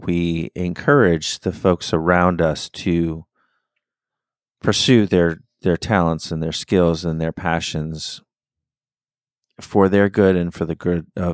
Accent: Miami, Florida, United States; a big part of my growing up in Miami and of my childhood in general was my very difficult relationship with my father.

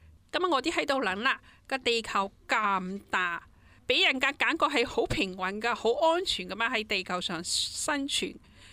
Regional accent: Hong Kong; 身为香港人

